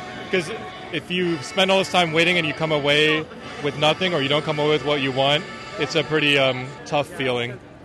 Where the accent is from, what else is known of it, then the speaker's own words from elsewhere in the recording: San Diego, California, United States; I'm from San Diego